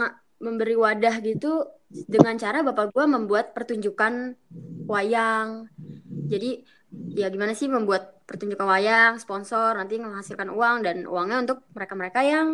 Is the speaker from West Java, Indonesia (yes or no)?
no; Jakarta, Indonesia; Gue lahir di Jakarta, pure Jakarta